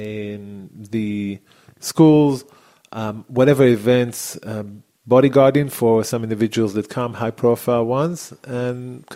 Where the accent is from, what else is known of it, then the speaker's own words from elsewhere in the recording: Israel; English is a second language; Okay, I grew up in Israel at the age of 18, just like anyone else.